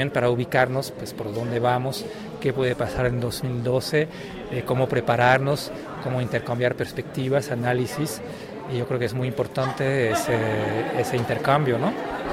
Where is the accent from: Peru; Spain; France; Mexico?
France; moved away; soy originario de Francia, pero vivo aquí desde hace casi 15 años.